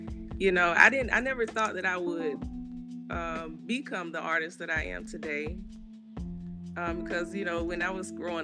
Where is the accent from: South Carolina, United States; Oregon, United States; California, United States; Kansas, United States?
South Carolina, United States; Winnsboro; Growing up, I grew up in Winnsboro, South Carolina.